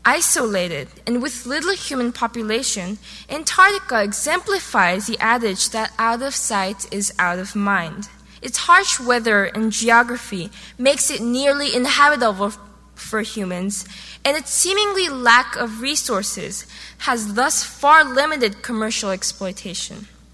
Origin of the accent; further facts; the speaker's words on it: Seoul, South Korea; and I'm from Seoul, South Korea. It took 14 hours to get here.